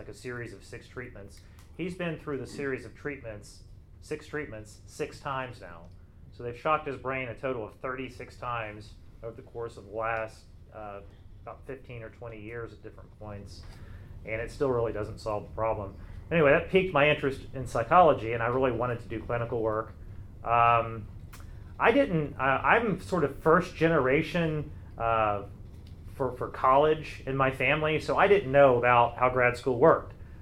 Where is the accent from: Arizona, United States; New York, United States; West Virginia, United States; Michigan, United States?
West Virginia, United States; But yeah, I grew up in West Virginia, the Mountain State